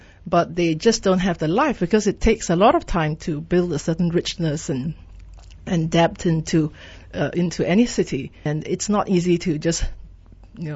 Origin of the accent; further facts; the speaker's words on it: Malaysia; many times we as Malaysian designers don't even get a chance to be, you know, the opportunity to design them.